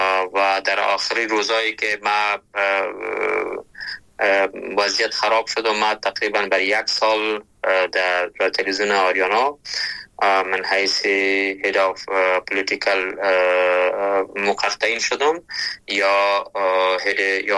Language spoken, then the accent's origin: Persian; Kabul, Afghanistan; ما در کابل به دنیا آمدیم ولی در اصل از لغمان هستم